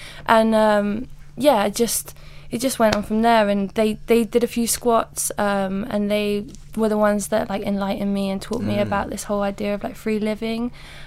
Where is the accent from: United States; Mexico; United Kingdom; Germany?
United Kingdom; Tooting, London; accent: London; because I've grown up in like Tooting as well, so I've got like bits of, and I've lived in London for so long now, I've got bits of a London accent